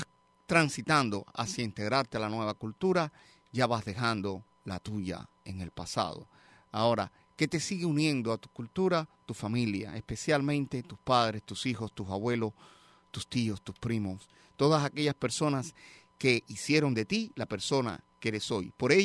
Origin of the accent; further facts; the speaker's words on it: Cuba; porque al final todos somos cubanos y todos deseamos algo